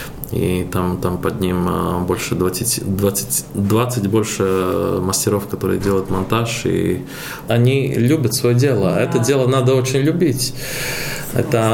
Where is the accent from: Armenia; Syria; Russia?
Syria; Aleppo, Aleppo Governorate; now in Latvia; мы, конечно, оба из Алеппо, но бываем и 3 раза, и 4 раза в неделю в Риге